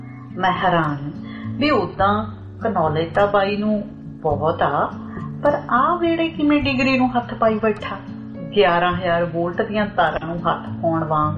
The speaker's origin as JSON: {"language": "Punjabi", "town": "Ludhiana", "region": "Punjab", "country": "India", "moved": "as an adult", "said": "ਮੈਂ ਤਾਂ ਲੁਧਿਆਣੇ ਤੋਂ ਆ, ਬਠਿੰਡੇ ਤੋਂ ਨੀ ਹੈਗੀ ਮੈਂ"}